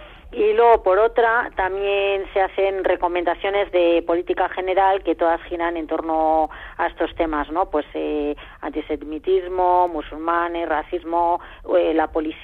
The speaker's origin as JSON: {"language": "Spanish", "town": "San Sebastián", "region": "Basque Country", "country": "Spain", "said": "a ese currículum se une que soy donostiarra."}